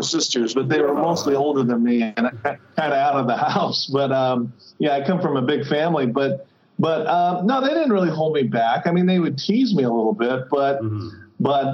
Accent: Fullerton, California, United States; now in Laguna Beach, United States; I'm from Orange County. I grew up in Fullerton where they made Fender guitars.

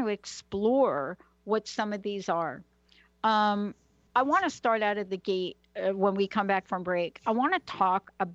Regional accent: Bronx, New York, United States; I'm a girl from the Bronx. Let me just put it in that perspective if I can. So what does that even mean if you're a girl from the Bronx?

